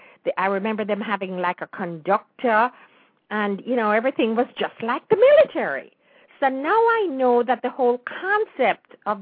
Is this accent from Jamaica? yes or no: yes; Jamaica; as a youngster growing up in Jamaica